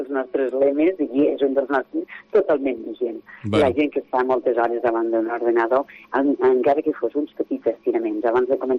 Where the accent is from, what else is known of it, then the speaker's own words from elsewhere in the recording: Catalonia, Spain; sense ser experta, com a catalana parlant, com a catalana, etcètera